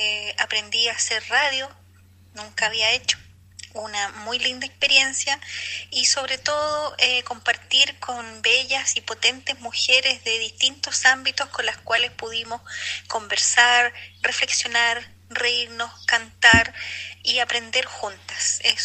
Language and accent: Spanish; Concepción, Biobío, Chile; de Concepción, al sur de Chile.